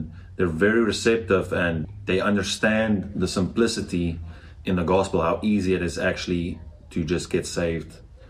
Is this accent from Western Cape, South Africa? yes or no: yes; Bredasdorp, Western Cape, South Africa; So in the town where I'm from, so I'm from Bredasdorp, the Western Cape. And it's predominantly Afrikaans, but they do understand English.